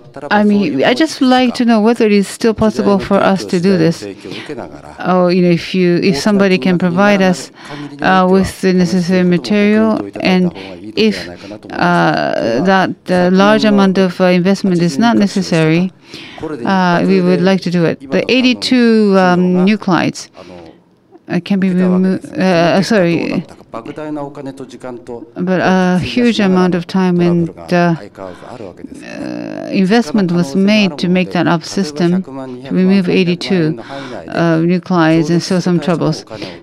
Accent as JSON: {"language": "English", "region": "Fukushima", "country": "Japan", "said": "We are from Fukushima, and I have a friend who is the head of a lab."}